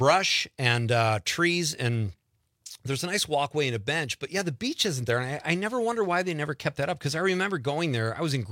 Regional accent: Marinette, Wisconsin, United States; He is a native son, Marinette, Wisconsin. My town, my hometown right now.

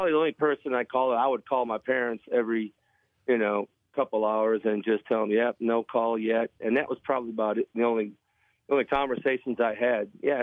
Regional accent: Buffalo, New York, United States; born or raised there

